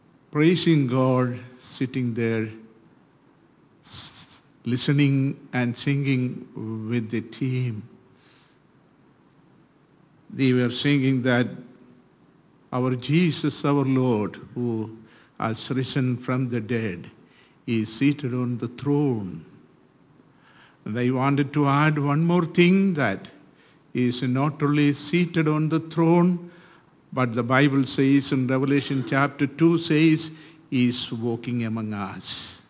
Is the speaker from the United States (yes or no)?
no; India; English is a second language; As you know that I am from India, so I don't speak American English.